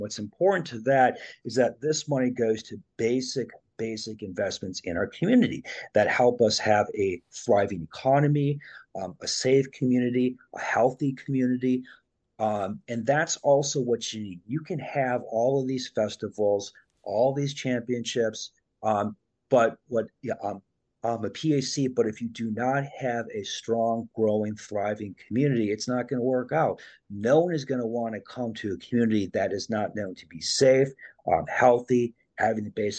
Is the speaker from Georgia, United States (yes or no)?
no; Little Chute, Wisconsin, United States; Across the bridge in my hometown, Little Chute, has Cheese Fest.